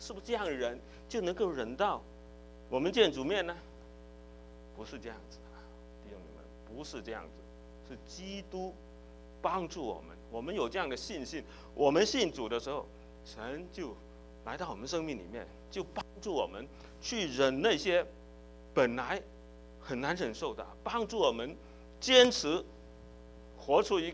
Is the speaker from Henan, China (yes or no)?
no; Guangdong, China; 有没有退票我们广东人叫做砸谁该